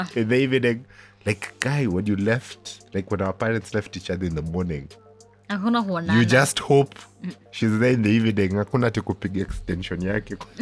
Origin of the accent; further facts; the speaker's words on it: Nairobi, Kenya; Oh, if you're a 90s kid and you remember anything growing up in Nairobi, matatus, sitting four of you.